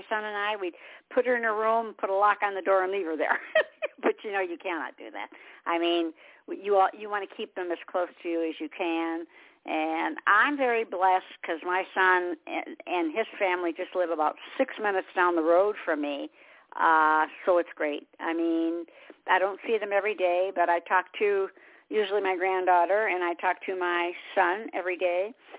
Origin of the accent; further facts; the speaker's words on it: Michigan, United States; now in South Carolina, United States; and I'm originally from Michigan. Everybody knows that.